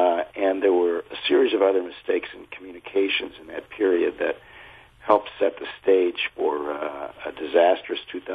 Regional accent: Chicago, Illinois, United States; I'm from Chicago originally, and I knew him when he was a state senator.

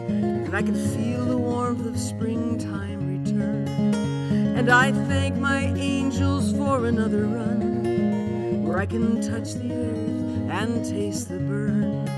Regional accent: Marquette, Michigan, United States; I grew up in Marquette, Michigan.

